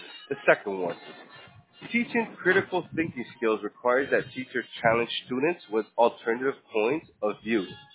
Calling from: Florida, United States; I'm calling from Florida, sir. We're located in Florida.

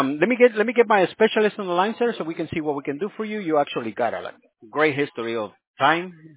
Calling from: Tustin, California, United States; We're on Tustin, California, sir.

